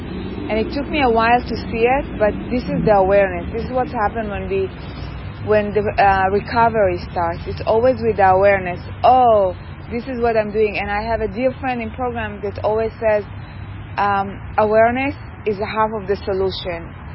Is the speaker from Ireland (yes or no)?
no; Israel; I grew up in Israel. This is where I grew up there. This is where I went to school. My family are all there